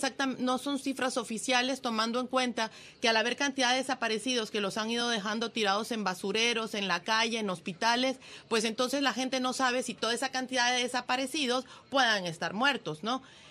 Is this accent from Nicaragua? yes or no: yes; Nicaragua; cosa que no somos los nicaragüenses ese tipo de personas